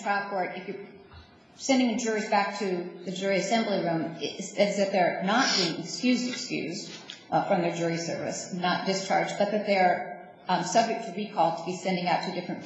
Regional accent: Alaska, United States; So, since I'm from Alaska, I don't know about the local custom

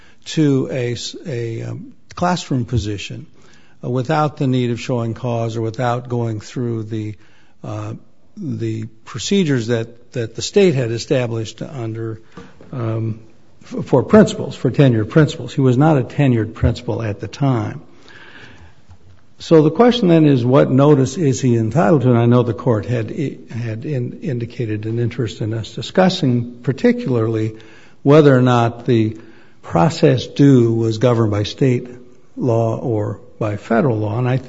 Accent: Ephrata, Washington, United States; I'm a lawyer from Ephrata

